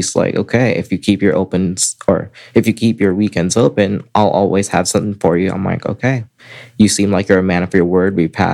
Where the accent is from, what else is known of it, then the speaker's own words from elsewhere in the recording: Philippines; I grew up in the Philippines.